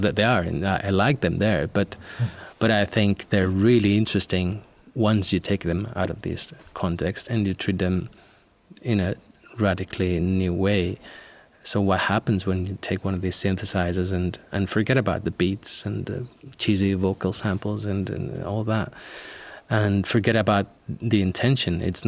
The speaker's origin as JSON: {"language": "English", "town": "Barcelona", "region": "Catalonia", "country": "Spain", "tie": "born or raised there", "said": "I was born in Barcelona and I grew up here. So all my creative career, so to speak, has been in Barcelona, or at least based in Barcelona"}